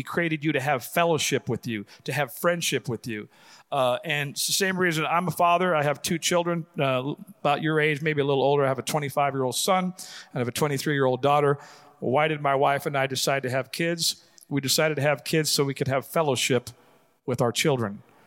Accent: Compton, California, United States; I grew up in Compton, the ghettos of California. So I have seen everything that life has to offer.

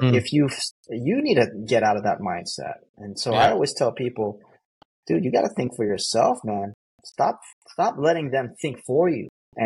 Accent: San Diego, California, United States; I grew up right here. I'm born and raised in San Diego. I grew up around gangs as well.

